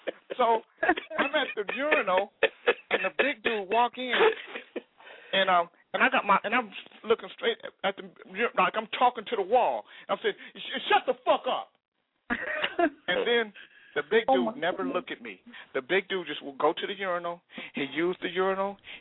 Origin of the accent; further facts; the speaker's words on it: Canada; We come from Canada. We're in Toronto